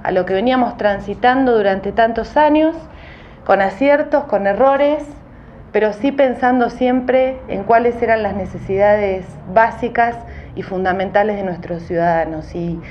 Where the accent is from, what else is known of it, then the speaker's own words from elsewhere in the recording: Pigüé, Buenos Aires Province, Argentina; yo soy de Pigüé, distrito de Saavedra, de la sexta sección electoral y que estamos lejos, ¿no?